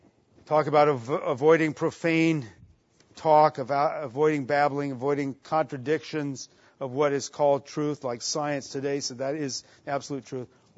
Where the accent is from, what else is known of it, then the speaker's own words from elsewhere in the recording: Italy; for us to have an experience of a Christian camp as we were kids growing up in Italy.